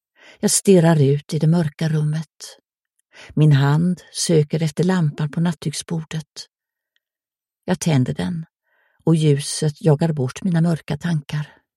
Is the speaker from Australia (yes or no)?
no; Kisvárda, Szabolcs-Szatmár-Bereg, Hungary; Swedish is a second language; now in Sweden; Jag är född i Kirschwarda. Jag skulle åter få besöka min älskade hemstad.